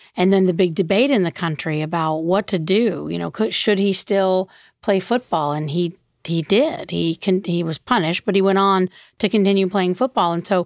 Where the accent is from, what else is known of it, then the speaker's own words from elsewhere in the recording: the South, United States; because I grew up in the South where football is king.